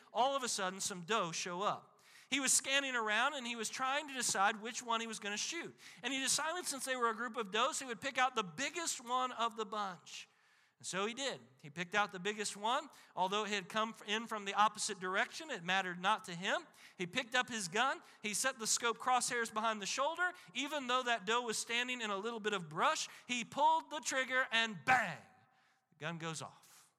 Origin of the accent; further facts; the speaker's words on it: Illinois, United States; a conservation officer in my home state of Illinois.